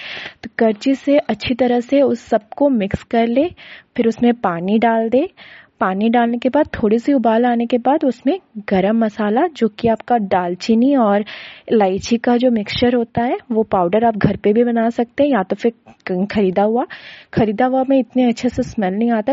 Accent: Bhubaneswar, Odisha, India; मैं उड़ीसा भुवनेश्वर से हूँ।

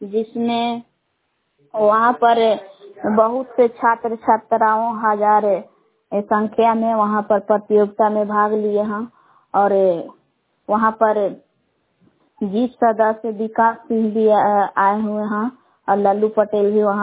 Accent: Belan, Bihar, India; ग्राम बेलान जिला कैमूर बबुआ के निवासी हूँ।

